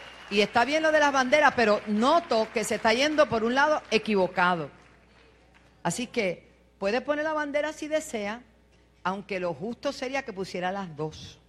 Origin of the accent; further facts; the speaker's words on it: New York, United States; born there; Yo no nací aquí. Soy de padres nacidos en Puerto Rico. Yo nací en Nueva York.